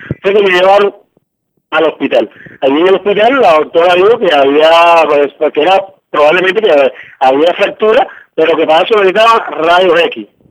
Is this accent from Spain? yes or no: no; Cuba; Yo soy un infeliz, un cubano, martiano